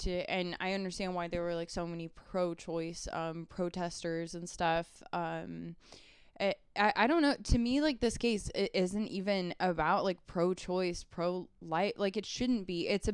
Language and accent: English; Wyoming, United States; Thinking about Idaho, and like, I'm from Wyoming, and Wyoming has the same sort of abortion laws as Idaho